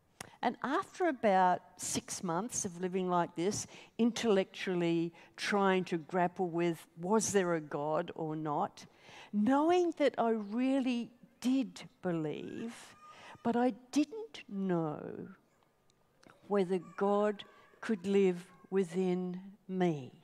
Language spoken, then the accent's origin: English; Australia; I ended up being a missionary in Australia, back in my hometown. I'd been to Hobart, taught in Winnerleah, and I'd gone to Sydney, and I was in Sydney as a youth worker.